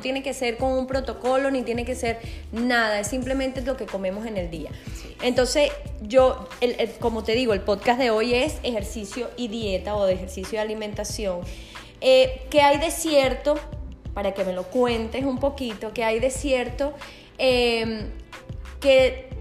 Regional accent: Venezuela; En nuestro país.

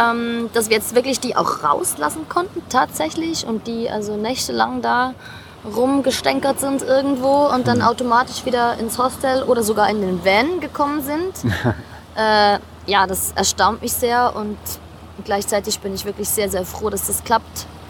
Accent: Switzerland; Ich bin aus der Schweiz, bin 37 und freue mich jetzt ganz toll auf das Interview mit dir.

